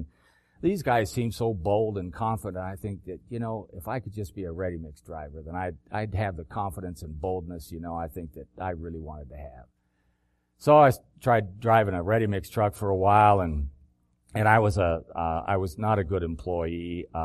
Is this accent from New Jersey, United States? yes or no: no; Branson, Missouri, United States; also born or lived in San Mateo, California; I was born in San Mateo near San Francisco. But then we moved to Branson, Missouri.